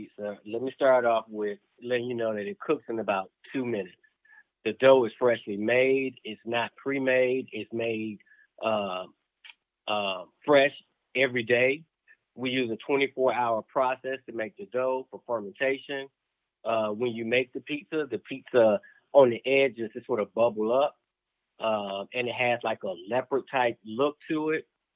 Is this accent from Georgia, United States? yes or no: yes; Atlanta, Georgia, United States; So, just like my bio said, I'm from Atlanta, grew up, went to school here, loved math so much that I went to Tuskegee and I majored in mathematics.